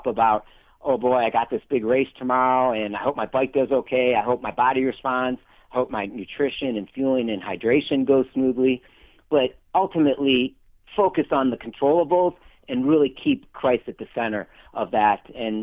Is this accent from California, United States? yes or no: no; Michigan, United States; born or raised there